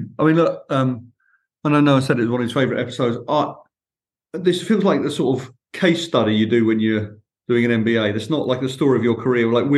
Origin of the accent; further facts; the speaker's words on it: United Kingdom; you know, as a British person, I was very excited when Melchior came on the screen. And it was a comedian I grew up watching.